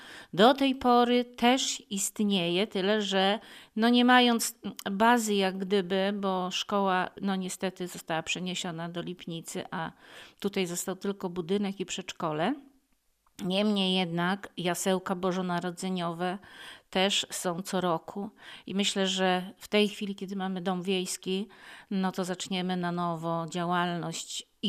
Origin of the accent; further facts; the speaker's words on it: Lidzbark Warmiński, Warmian-Masurian Voivodeship, Poland; born there; moved away as an adult; Ja rzeczywiście pochodzę, urodziłam się w Lidzbarku Warmińskim, moi rodzice są z Lubelskiego